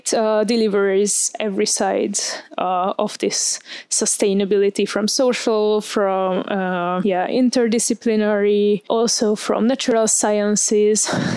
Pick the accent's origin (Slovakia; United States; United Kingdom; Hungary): Hungary; English is a second language; moved away as an adult; now in Germany; from Hungary. I came here to Germany to study GES